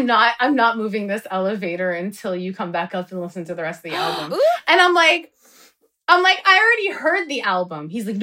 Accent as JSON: {"language": "English", "town": "Paterson", "region": "New Jersey", "country": "United States", "said": "right? We're both from Patterson."}